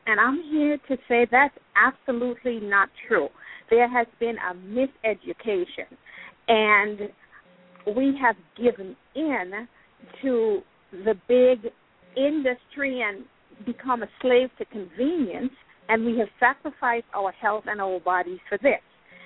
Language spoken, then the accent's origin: English; Antigua & Barbuda; I'm originally from the Caribbean, an island called Antigua. You might have heard it pronounced Antigua.